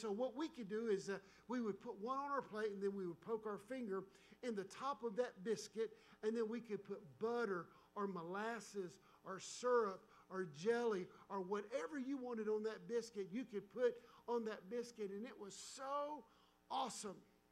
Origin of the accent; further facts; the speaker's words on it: the South, United States; I'm a Southern redneck. I was born and raised in the South, and I proudly claim my heritage